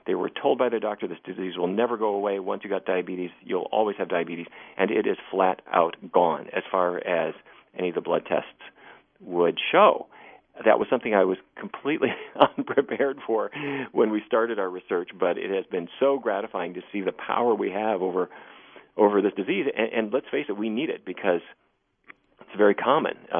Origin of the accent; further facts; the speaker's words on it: Fargo, North Dakota, United States; I grew up in Fargo, North Dakota, and people think of it as cattle country, and that's kind of my background.